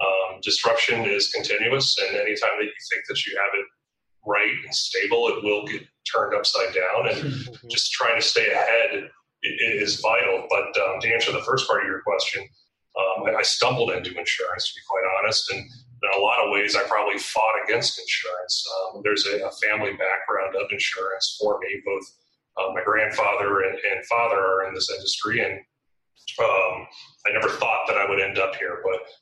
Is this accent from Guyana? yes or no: no; Chicago, Illinois, United States; I grew up in Chicago